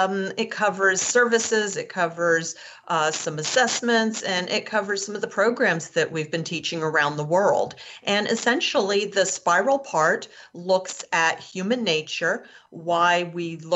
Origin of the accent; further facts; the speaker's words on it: Quebec, Canada; And then we went to Canada, and I grew up in Canada, in Quebec.